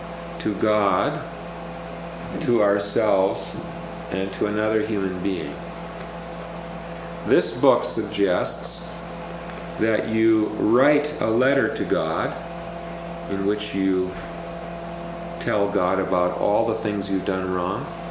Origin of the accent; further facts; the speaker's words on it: Willmar, Minnesota, United States; a pastor who dealt with alcoholics in my hometown of Wilmer, Minnesota for many years